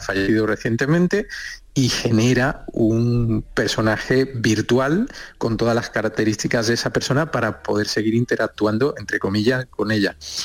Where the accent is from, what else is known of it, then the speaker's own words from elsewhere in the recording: Seville, Andalusia, Spain; yo soy sevillano, todos los sevillanos y todos los andaluces seguramente van a identificar